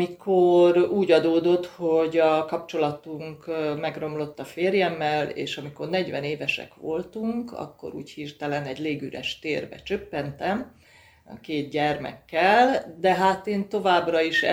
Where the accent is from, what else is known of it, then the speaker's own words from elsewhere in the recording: Budapest, Hungary; Gyakorlatilag 2 éves korom óta élek Budapesten, és 72 óta 11. kerületbe.